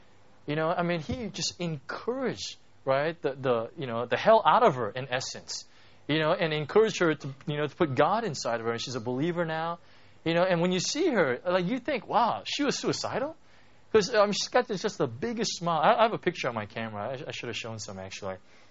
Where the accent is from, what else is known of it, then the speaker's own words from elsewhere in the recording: Hong Kong; So I say, hey, how you doing? Hey … I'm from Hong Kong.